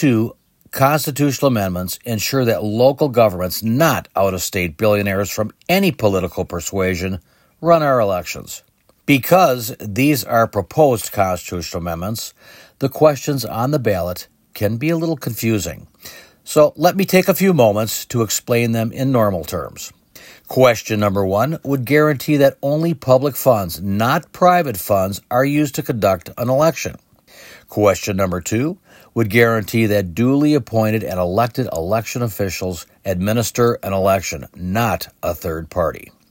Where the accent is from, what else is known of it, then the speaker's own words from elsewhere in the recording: Racine, Wisconsin, United States; Racine, my hometown, used the money to purchase a mobile voting